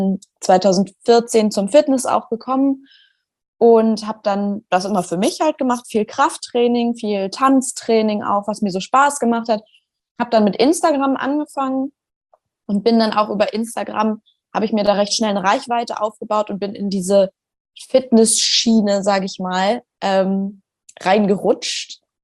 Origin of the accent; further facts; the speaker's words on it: Schleswig-Holstein, Germany; Ich bin 26, ich komme aus Schleswig-Holstein